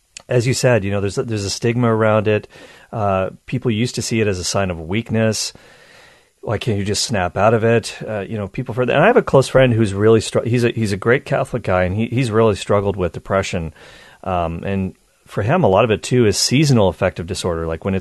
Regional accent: Halifax, Nova Scotia, Canada; Nova Scotia, which is the province where I'm from. I'm from the Halifax area, Nova Scotia.

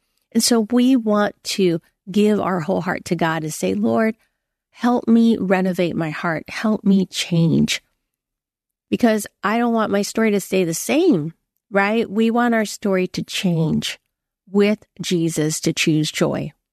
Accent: United States; Well, I'm Chinese American, and one of the teas that I really love in Cantonese is called bo lei.

